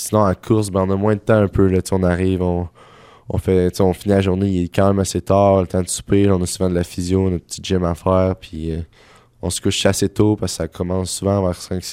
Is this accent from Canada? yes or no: yes; Quebec, Canada; On n'est pas habitué de voir ça quand on vient du Québec.